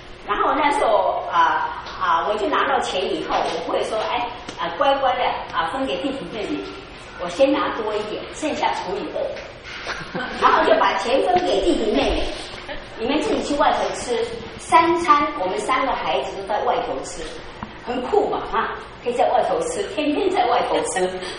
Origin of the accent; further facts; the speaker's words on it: Taiwan; 不是哦，我是台湾来的，他们叫台胞